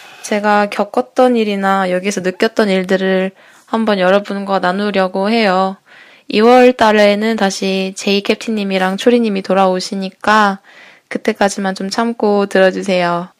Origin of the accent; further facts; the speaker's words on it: South Korea; moved away; 초반에는 항상 한국에서 왔다고 이렇게 얘기를 하는데